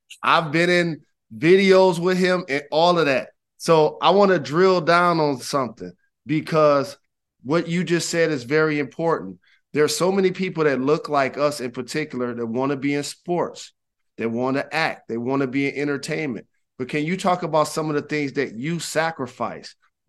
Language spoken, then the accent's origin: English; Detroit, Michigan, United States; I'm from Detroit.